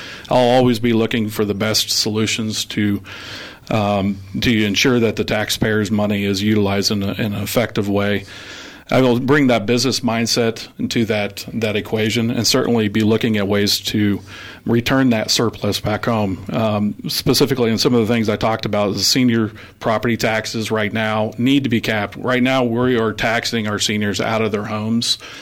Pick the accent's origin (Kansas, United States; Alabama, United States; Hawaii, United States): Kansas, United States; Arkansas City; I've lived most of my life in the Flint Hills. I grew up in Arkansas City at the southern Flint Hills near the Oklahoma border. My parents still live there